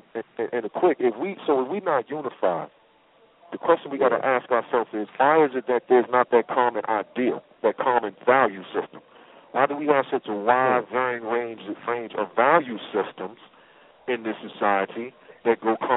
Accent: United States; I am American, you're American, you dig?

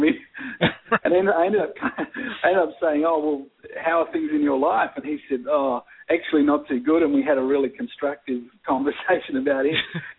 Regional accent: Australia; No, I'm joking. I'm from Australia.

